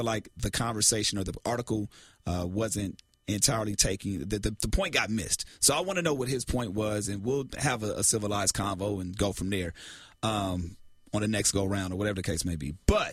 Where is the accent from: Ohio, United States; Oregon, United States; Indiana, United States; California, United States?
California, United States; Carson; I'm like, hey, dog, I'm from Carson. I don't get down like that.